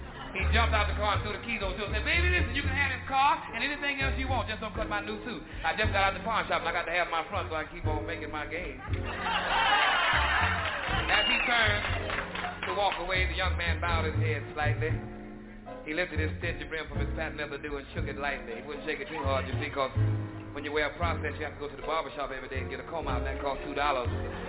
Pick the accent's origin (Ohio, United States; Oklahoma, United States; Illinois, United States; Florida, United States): Illinois, United States; Chicago; he was standing on a very well-known corner on the south side of my hometown, Chicago.